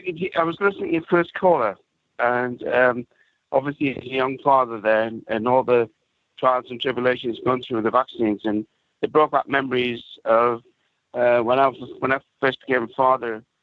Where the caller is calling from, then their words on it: North East England, United Kingdom; I live in Northumberland.